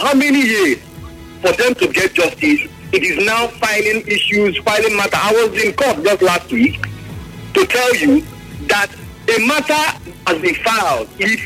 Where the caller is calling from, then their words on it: Mokoko, Nigeria; I'm calling you from Mokoko.